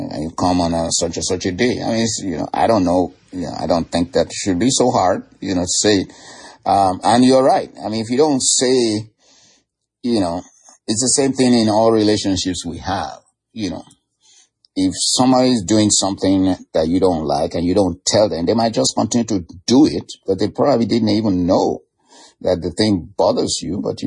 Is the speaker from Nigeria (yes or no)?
yes; Nigeria; I know that we who are Nigerian parents, I'm a Nigerian parent, you know, but I have grown kids